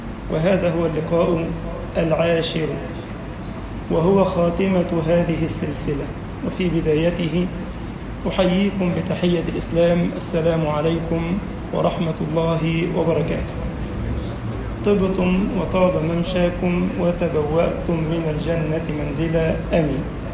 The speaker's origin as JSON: {"language": "Arabic", "country": "Egypt", "said": "اجعل بلدنا مصر أمنا أمانا، سخاء رخاء، وسائر بلاد المسلمين."}